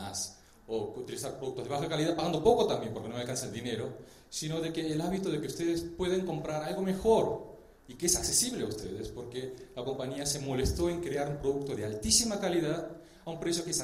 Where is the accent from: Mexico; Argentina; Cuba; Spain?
Argentina; also born or lived in United States; now in Los Angeles, United States; soy de Los Ángeles, vivo en Los Ángeles, crecí en Argentina, por eso el español. Y soy coreano